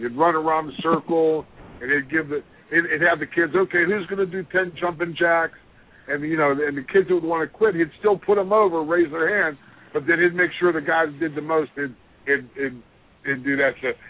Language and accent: English; Pittsburgh, Pennsylvania, United States; And then in my hometown, the Pittsburgh Steel Mills, you know, there was taverns on every corner, three or four taverns